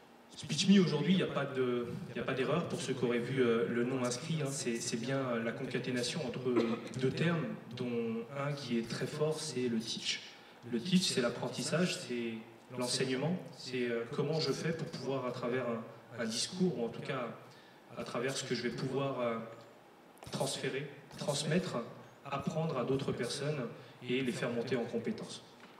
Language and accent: French; Nantes, Pays de la Loire, France; Sachant que je suis un pur Nantais, né il n'y a pas très loin là, à la maternité de Nantes.